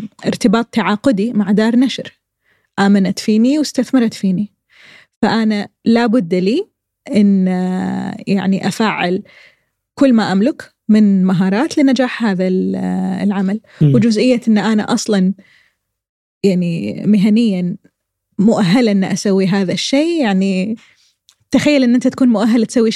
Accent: Kuwait; إذا كان عندنا بالكويت صناعة سينما

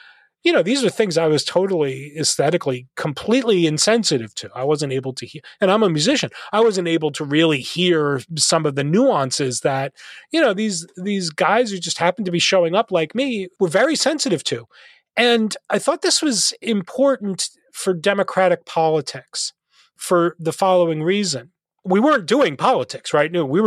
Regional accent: New Jersey, United States; accent: New Jersey; moved away as an adult; now in Nashville, United States; although I live in Nashville, I'm not originally from Nashville. I'm not originally from the South. You know, that's New Jersey you're hearing in my voice. So when I moved to Nashville in 2001

